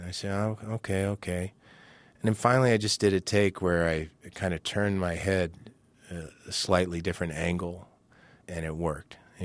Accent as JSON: {"language": "English", "region": "Kentucky", "country": "United States", "said": "when I tell people I'm from Kentucky, everybody always sounds so surprised because they don't hear a Southern accent."}